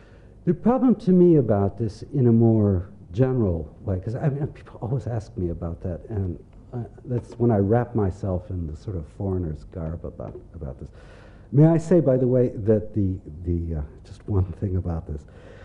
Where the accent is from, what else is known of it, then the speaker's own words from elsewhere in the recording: United States; as an American living